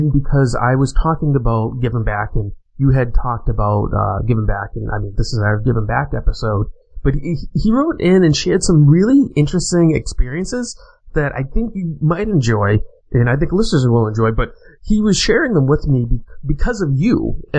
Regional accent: Virginia, United States; but the state that I reside in, Massachusetts. I'm actually from Virginia. I was born down there

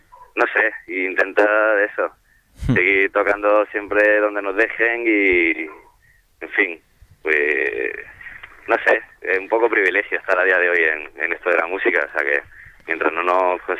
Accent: La Carolina, Andalusia, Spain; Y bueno, y luego fui a Jaén porque yo me crié en La Carolina, que era un pueblo de allí.

